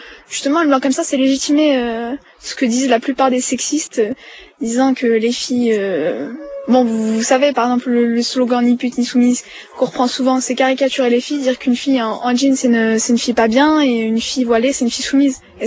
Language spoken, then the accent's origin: French; France; en tant que Français musulmans, parce que Français musulmans à part entière